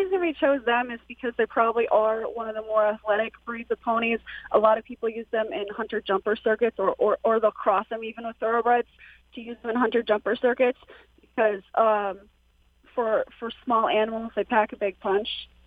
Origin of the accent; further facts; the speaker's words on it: New Hampshire, United States; I grew up with horses in New Hampshire, as was already stated.